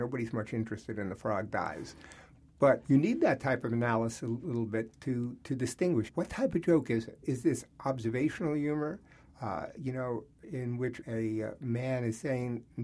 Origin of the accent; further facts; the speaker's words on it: New York City, New York, United States; I grew up in New York City, in Queens, Jewish culture, very, very focused on achievement and professions and all that.